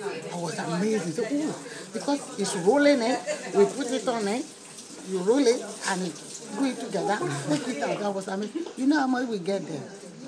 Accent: Nigeria; moved away; I came from Nigeria.

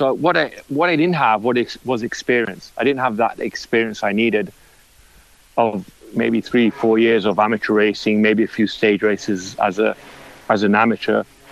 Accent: United States; I missed the amateur racing in Italy, because I came from America.

